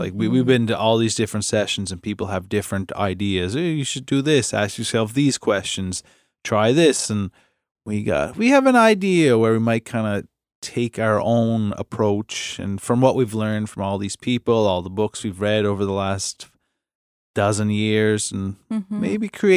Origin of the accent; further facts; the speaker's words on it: Nova Scotia, Canada; You don't hear that about that growing up in Cape Breton.